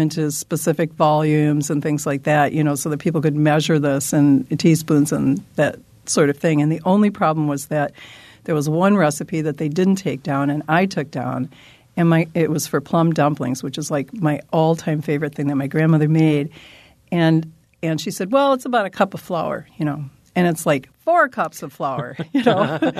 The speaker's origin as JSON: {"language": "English", "country": "United States", "said": "I always call her Fanny, though, because I'm an American."}